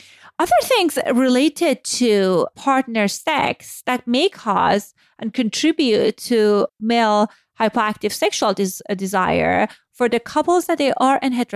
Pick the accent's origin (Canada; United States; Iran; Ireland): Iran; So I grew up in a agnostic family, but because I was born in a religious country, I grew up in Iran post-Islamic revolution.